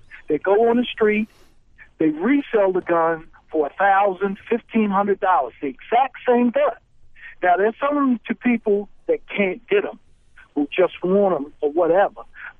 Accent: Baltimore, Maryland, United States; I was raised up in West Baltimore and Sandtown, and I went through an era back to the 70s where multiple shootings all the time.

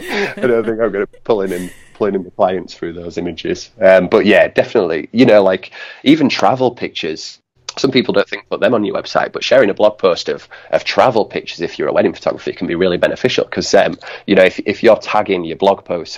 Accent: Yorkshire and the Humber, United Kingdom; accent: Yorkshire; it's my thick Yorkshire accent coming through again.

